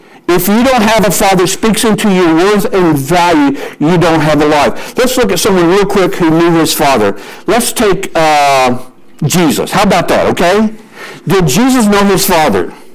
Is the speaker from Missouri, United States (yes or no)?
yes; Missouri, United States; I'm from Missouri. Somebody's going to get whoop. You know, we use the word whoop.